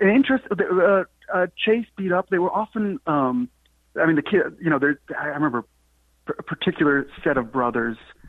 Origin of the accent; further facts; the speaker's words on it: New York City, New York, United States; I grew up on 120th and Morningside Drive.